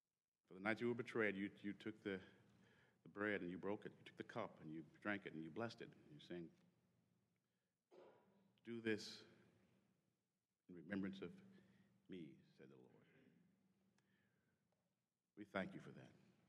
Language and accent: English; Georgia, United States; I'm not an Alabama fan. I was from Georgia, but you know, politically.